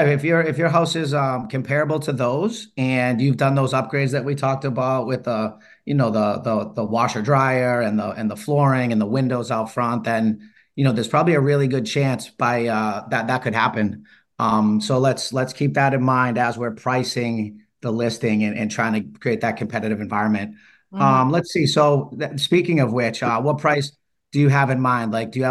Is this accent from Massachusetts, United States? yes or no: yes; Watertown, Massachusetts, United States; You wouldn't imagine this, but I actually am from Boston, Massachusetts.